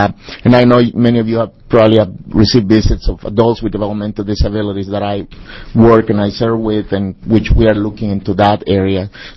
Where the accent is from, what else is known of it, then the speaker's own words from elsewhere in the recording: El Salvador; now in Salem, United States; I'm originally from El Salvador, a small country in Central America, and yesterday actually was 22 years ago that I came to this country. I'm a Salvadoran American now.